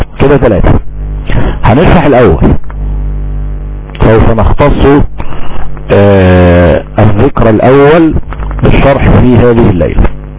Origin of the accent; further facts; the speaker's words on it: Egypt; الكفت الثني اللي احنا بنسميه عندنا في مصر التشمير.